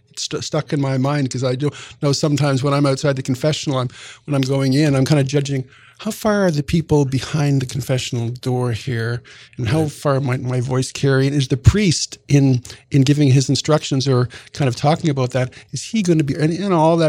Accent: Canada; I'm from Canada

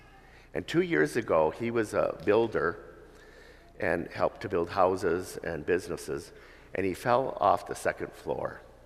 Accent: United States; Gracious for, first of all, being an American.

